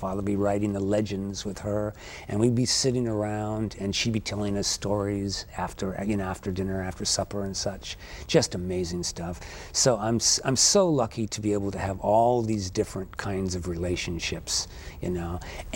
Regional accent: Hawaii, United States; my great-grandfather was an ukulele player from Kealakekua. We're from the Big Island.

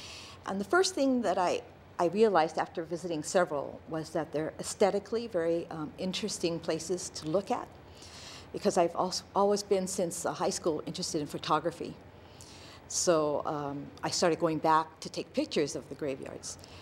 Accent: Kailua, Hawaii, United States; also born or lived in Alameda, California; I was born in Kailua, and then when I was two, my family moved to Alameda, California. My father went to work for Matson, and we stayed there for 8 years and then came back to Kailua.

